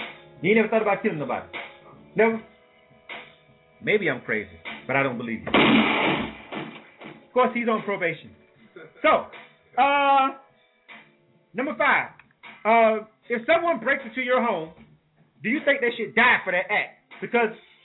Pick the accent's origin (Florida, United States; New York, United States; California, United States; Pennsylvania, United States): Florida, United States; Panama City; Okay, that's my hometown.